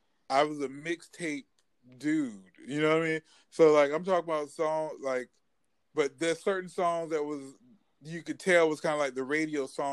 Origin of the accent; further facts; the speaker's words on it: North Carolina, United States; So I'm someone from North Carolina that listened to … So outside of New York, but aware of New York music.